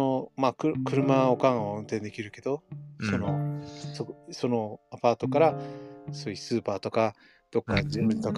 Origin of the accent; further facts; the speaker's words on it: Torrance, California, United States; やっぱり僕らの地元トーランス